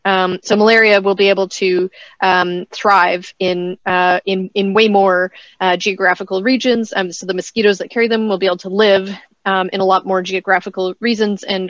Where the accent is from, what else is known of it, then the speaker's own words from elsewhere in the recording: Saskatchewan, Canada; I'm from Saskatchewan in Canada